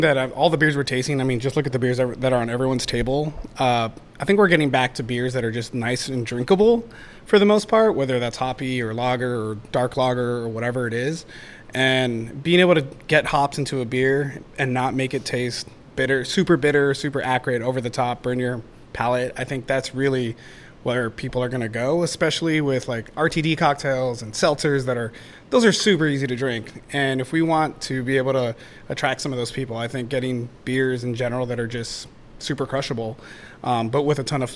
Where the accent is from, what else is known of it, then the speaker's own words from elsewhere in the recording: Los Angeles, California, United States; Growing up in SoCal